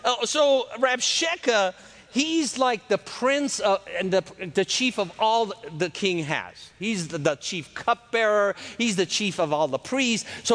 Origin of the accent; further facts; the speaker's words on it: Jerusalem, Jerusalem District, Israel; now in Chattanooga, United States; Jerusalem, which, by the way, is where I was born. I was born on the Mount of Olives. It wasn't an accident. There's a real hospital up there. My background is Armenian, and Armenian peoples live there. And I lived on the Via Dolorosa.